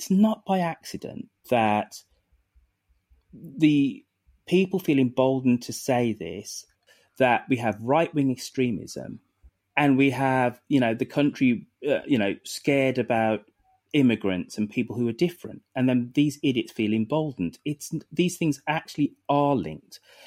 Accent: Birmingham, West Midlands, United Kingdom; I'm a bloody 5'7" Brummy bloke who thinks I'm totally unemployable, yada, yada, yada.

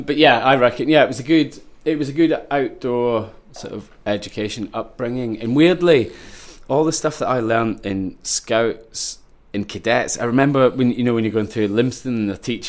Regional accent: Coenning, Scotland, United Kingdom; I grew up in Ayrshire, Coenning, with my twin brother

